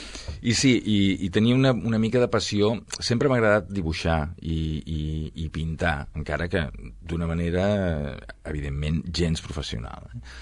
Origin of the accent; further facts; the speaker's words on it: Sabadell, Catalonia, Spain; born there; l'edat que tinc és evident, no? I vaig néixer aquí a Sabadell, aquí al costat, al carrer Creueta.